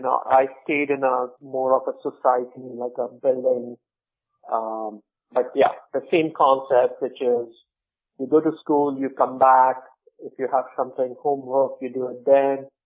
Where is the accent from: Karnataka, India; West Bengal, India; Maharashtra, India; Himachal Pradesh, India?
Maharashtra, India; Mumbai; moved away as an adult; now in United States; So I was born and brought up in Bombay, now known as Mumbai. I did my bachelor's from Mumbai. I then came to the U.S. to do my master's from SUNY Stony Brook in computer science.